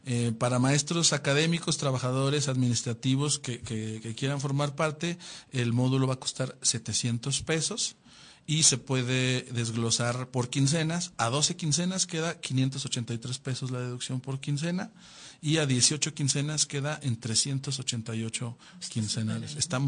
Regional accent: Durango, Mexico; hasta nosotros mismos que somos de Durango

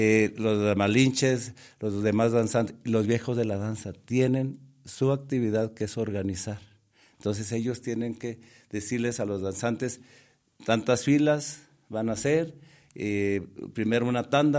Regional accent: Mexico; yo soy mexicano y los mexicanos tenemos muchas tradiciones, muchos valores culturales

